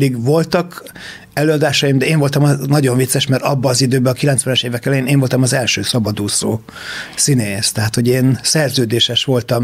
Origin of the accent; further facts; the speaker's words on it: Debrecen, Hajdú-Bihar, Hungary; also born or lived in Tiszafüred; És igen, Tiszafüreden születtem, és Debrecenben nőttem föl, de debreceniek, ők Debrecennek nyilvánítottak engem.